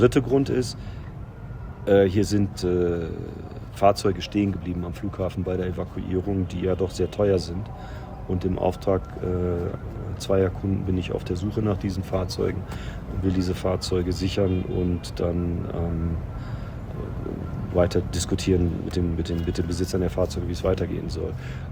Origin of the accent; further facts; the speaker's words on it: Germany; Und dann habe ich gesagt, ich bin aber kein Amerikaner, ich bin Deutscher.